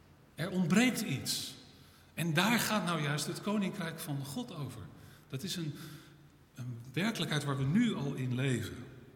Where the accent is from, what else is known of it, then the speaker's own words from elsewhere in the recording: Netherlands; die wetten die Willem-Alexander ondertekent, daar heb ik als Nederlander rekening mee te houden.